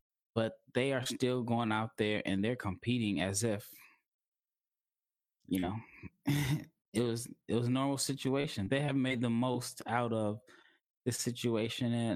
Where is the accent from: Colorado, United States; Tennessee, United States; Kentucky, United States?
Colorado, United States; Denver; Weird. I'm from Denver.